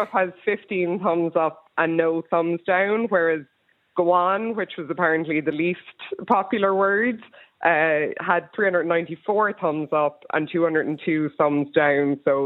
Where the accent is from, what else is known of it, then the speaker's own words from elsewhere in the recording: Waterford, Munster, Ireland; Well, I mean, I'm from Waterford originally, so we use well after everything.